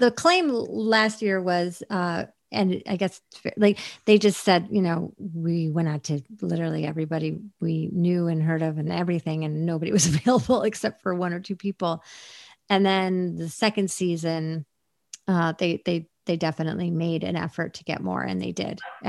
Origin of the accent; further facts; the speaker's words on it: East Coast, United States; The only LA that I knew growing up on the East Coast, like the only LA you saw was, you know, the OJ situation.